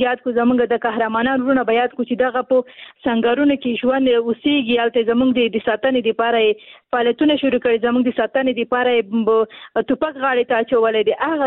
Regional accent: Afghanistan; په افغانستان کې جنگ دی، او تقریبا موږ په جنگ کې پیدا شوي ویو، په جنگ کې را لوی شوی یو

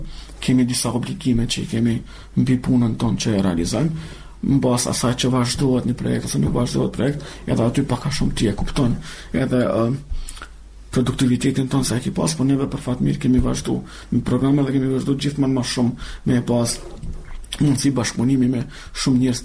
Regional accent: Kosovo; Ne, si Kosovar, si pjesëtar të komuniteteve Roma, Shkëlqyer dhe Gjipjan, mendojmë që jemi pjesë sërbësore e shtetë ndërtimit të Kosovës

